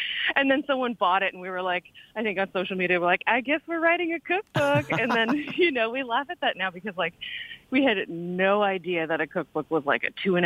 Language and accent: English; Ontario, Canada; we're two Canadian women who've grown up in different parts of the country. I'm from Ontario and went to school in New Brunswick